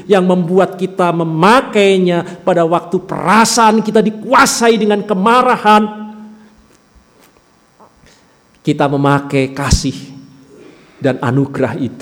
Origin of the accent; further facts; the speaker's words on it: Pati, Central Java, Indonesia; Saya masa kecil tinggal di kota Pati, kota kecil